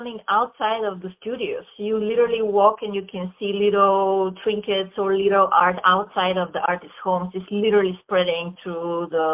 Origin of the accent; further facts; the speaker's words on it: Bulgaria; English is a second language; moved away; I'm from Bulgaria, so this natural community interaction, being with your neighbor sitting in the front, talking with children, looking after each other's kids was natural